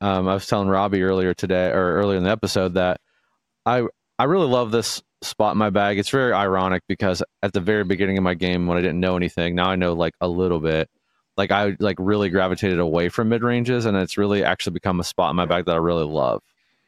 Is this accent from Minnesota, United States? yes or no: no; Athens, Ohio, United States; I'm from Athens originally.